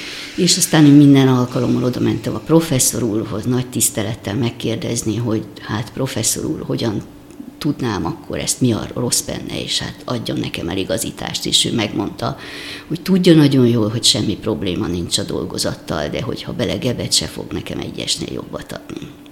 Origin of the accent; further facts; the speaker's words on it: Egypt; A szüleim révén kerültünk többször Egyiptomba, úgyhogy összesen 11 évet éltem ott le. Mondhatom azt, hogy ott nevelkedtem, ott cseperedtem. Két húzamban, tehát kiskoromban és tinédzser koromban